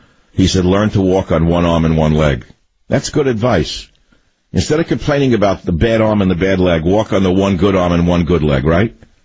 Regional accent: United States; But I do know that I feel good being an American.

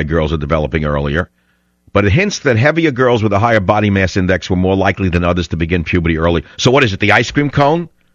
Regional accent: New York, United States; now in San Francisco, United States; This is the type of guys I grew up with in New York, much more civilized.

